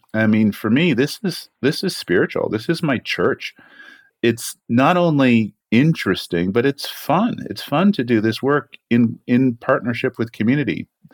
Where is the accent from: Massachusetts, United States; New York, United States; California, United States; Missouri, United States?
California, United States; I'm from California. That means I'm from the future.